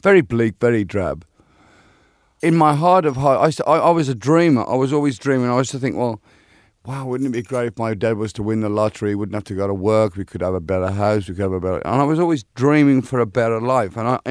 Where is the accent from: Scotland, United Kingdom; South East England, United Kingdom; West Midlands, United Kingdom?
West Midlands, United Kingdom; Birmingham; Well, I was born and raised in Aston, Birmingham.